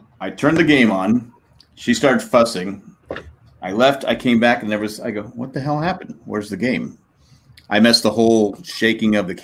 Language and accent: English; San Diego, California, United States; I grew up in San Diego.